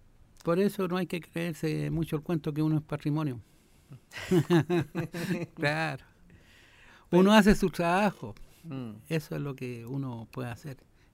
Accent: San Joaquín, Santiago Metropolitan, Chile; yo soy de acá, de San Joaquín.

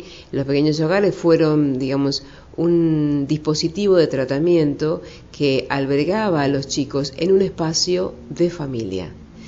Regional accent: Argentina; soy una mujer argentina

